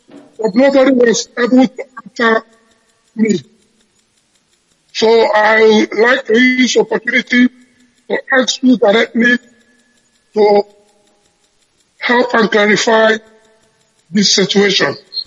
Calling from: Moscow, Russia; I'm calling from Moscow.

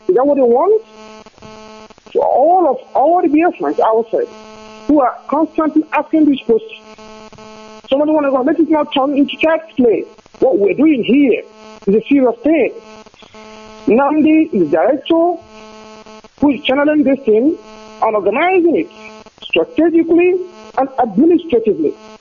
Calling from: Germany; I'm calling from Germany.

